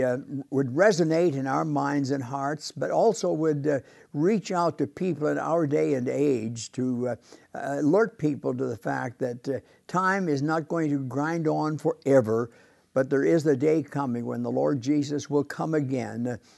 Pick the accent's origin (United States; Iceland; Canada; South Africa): Canada; born there; But I was born in Canada, so...